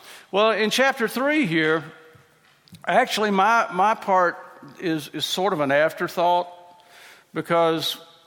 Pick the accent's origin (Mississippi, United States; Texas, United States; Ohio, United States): Mississippi, United States; I try to boil it down real simple because I'm from Mississippi.